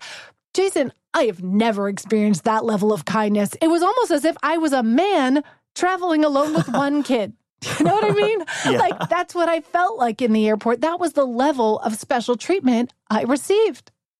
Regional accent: Vancouver, British Columbia, Canada; coming to you live from my mom's closet in my hometown of Vancouver.

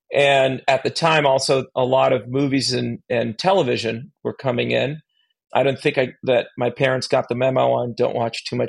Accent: Bethlehem, Pennsylvania, United States; I grew up in Bethlehem, Pennsylvania.

